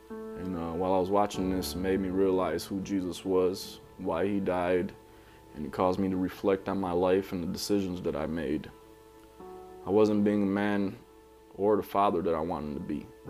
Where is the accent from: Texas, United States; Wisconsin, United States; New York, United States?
Wisconsin, United States; Milwaukee; also born or lived in Chicago; So I was born in Chicago, raised in the city of Milwaukee. I have one younger brother and one younger sister.